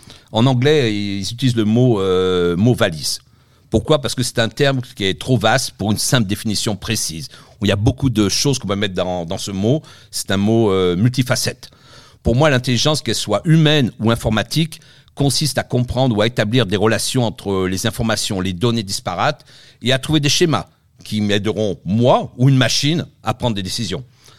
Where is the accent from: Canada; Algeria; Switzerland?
Canada; Montreal, Quebec; now in Paris, France; Je viens de Montréal, ça fait 40 ans à peu près que j'habite à Montréal.